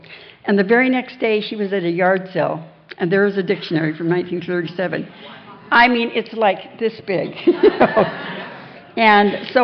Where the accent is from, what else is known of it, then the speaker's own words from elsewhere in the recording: California, United States; But there was a man in my area. I come from California.